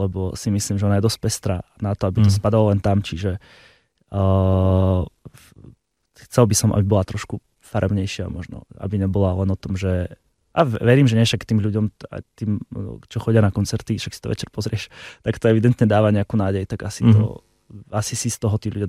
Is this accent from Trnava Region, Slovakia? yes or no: no; Prešov, Prešov Region, Slovakia; to je jeden z dôvodov, prečo som nikdy neodišiel z Prešova, prečo tam som doteraz.